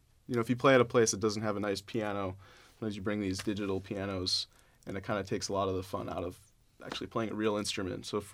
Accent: Libertyville, Illinois, United States; But I'm from Libertyville, which is about 40 minutes away from Evanston, which is where Northwestern is.

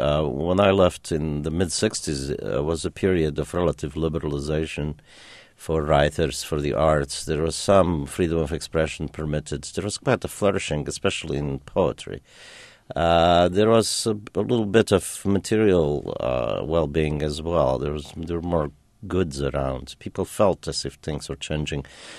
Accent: Romania; first language German; English is a second language; my first language was German. My second was Hungarian, and Romanian was my third when I went to school.

